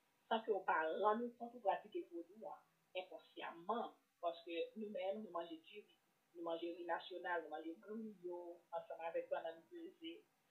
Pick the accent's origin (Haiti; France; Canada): Haiti; parce qu'on n'est pas européen, qu'on est haïtien.